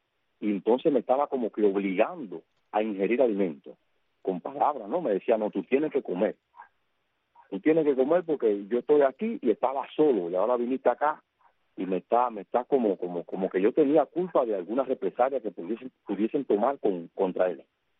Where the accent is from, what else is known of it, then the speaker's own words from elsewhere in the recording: Cuba; como hijo legítimo de esta tierra, como cubano.